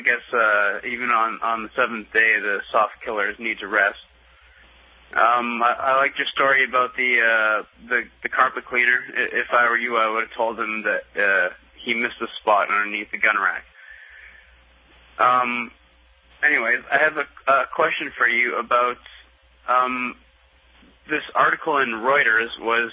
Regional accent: Canada; now in Hollywood, United States; I'm calling you from the brainwashed capital, but I'm a Canadian.

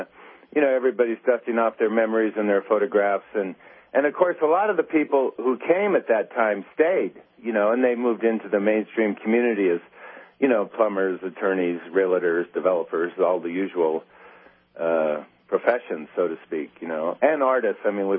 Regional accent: Nevada, United States; I was originally from Nevada, which was, Nevada was kind of a redneck state and very conservative at the time.

